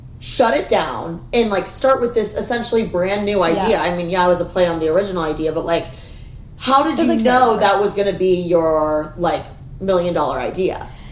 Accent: Indiana, United States; Because I'm from Indiana.

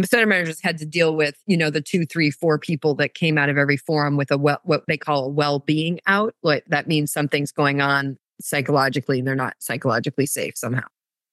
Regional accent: Seattle, Washington, United States; I'm from Seattle, right?

